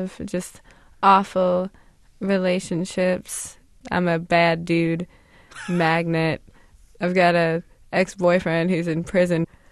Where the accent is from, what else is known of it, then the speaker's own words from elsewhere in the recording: Kent, Ohio, United States; I bought a house in Kent, Ohio, mm-hmm. where I consider my hometown